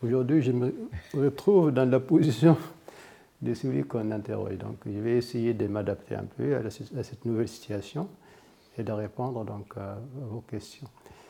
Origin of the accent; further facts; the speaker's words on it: Timiaouine, Bordj Badji Mokhtar Province, Algeria; born there; Donc, je suis né à Timiaouine, un village frontalier avec le Mali, algéro-malien, qui faisait partie de la wilaya Tamnrasset